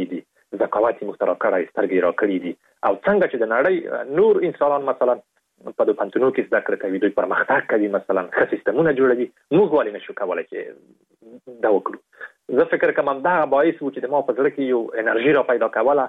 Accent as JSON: {"language": "Pashto", "country": "Afghanistan", "said": "دوی پوهېږي چې دغه کس افغانستان و او د افغان و"}